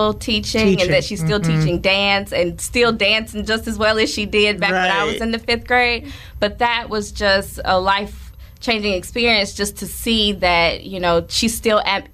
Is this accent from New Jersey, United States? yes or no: no; Winston-Salem, North Carolina, United States; because I grew up in Winston-Salem.